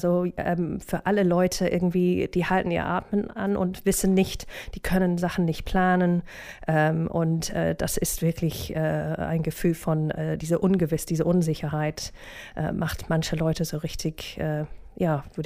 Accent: United Kingdom; German is a second language; now in Germany; jetzt steht in meinem Pass, dass ich Deutsche bin, was für mich auch ein bisschen absurd ist. Also bevor der Referendum war ich ganz glücklich als Britin, Europäerin hier in Deutschland

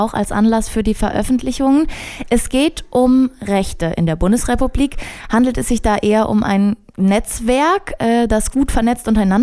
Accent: Rhineland-Palatinate, Germany; ich komme auch Süddeutscher in Rheinland-Pfalz allerdings.

